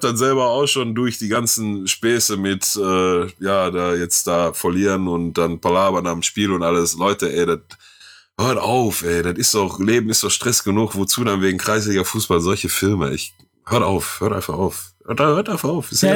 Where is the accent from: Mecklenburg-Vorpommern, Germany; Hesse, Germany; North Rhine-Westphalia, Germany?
North Rhine-Westphalia, Germany; Ganz normale Stadtmeisterschaft bei uns im Ruhrgebiet.